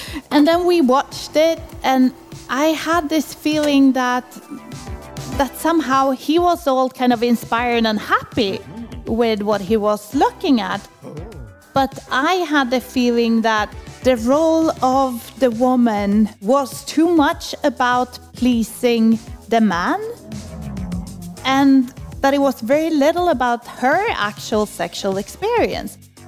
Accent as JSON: {"language": "English", "town": "Stockholm", "region": "Stockholm County", "country": "Sweden", "tie": "born there", "second_language": "English", "said": "a young adult, a young woman, young Swedish woman. I was born in Stockholm"}